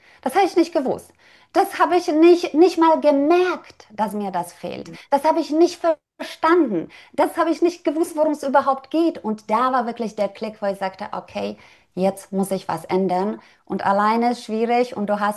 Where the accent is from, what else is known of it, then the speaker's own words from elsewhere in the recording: Poland; now in Germany; Und tatsächlich bin ich gebürtig aus Polen, aber lebe seit vielen Jahren in Deutschland.